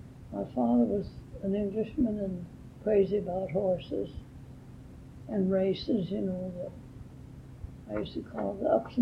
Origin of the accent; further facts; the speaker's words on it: Mill Valley, California, United States; I should write a book growing up in Mill Valley.